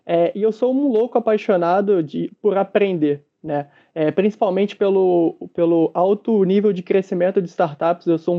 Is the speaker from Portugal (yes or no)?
no; Rio de Janeiro, Brazil; nascido e criado no Rio de Janeiro.